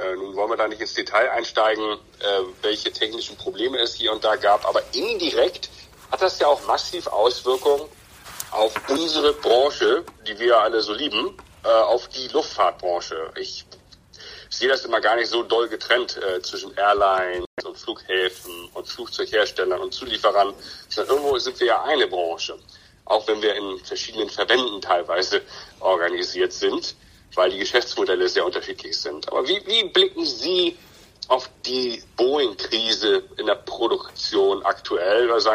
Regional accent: Hamburg, Germany; Auch wenn ich hier in Europa sitze oder auch natürlich als Hamburger

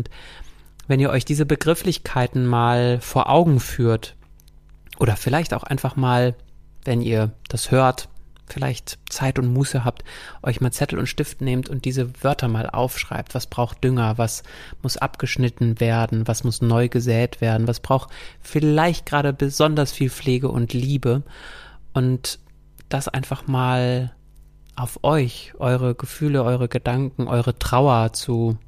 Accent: North Rhine-Westphalia, Germany; Bei uns im Sauerland auch ein Bier dazu zu trinken nach getaner Gartenarbeit.

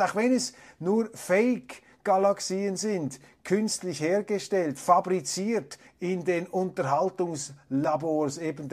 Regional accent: Switzerland; Darum haben wir uns ja auch als Schweizer da etwas verabschiedet

